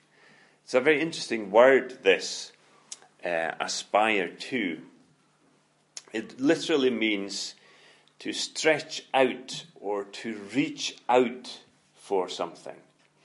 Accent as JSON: {"language": "English", "country": "Faroe Islands", "tie": "born or raised there", "said": "when I was a young man, a teenager growing up in Faroe"}